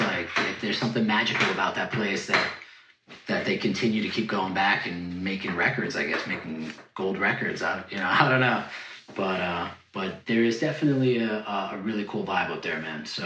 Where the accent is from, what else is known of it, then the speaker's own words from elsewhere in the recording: New York, United States; moved away; Me personally, I'm from New York. I've been down here for like 17, 18 years now